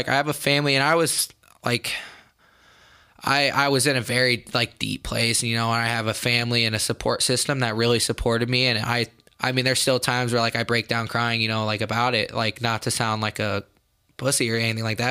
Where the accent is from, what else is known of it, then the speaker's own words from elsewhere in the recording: Champaign, Illinois, United States; I didn't grow up an Iowa wrestling fan. Obviously, I'm from Champaign, so, like, I grew up an Illinois wrestling fan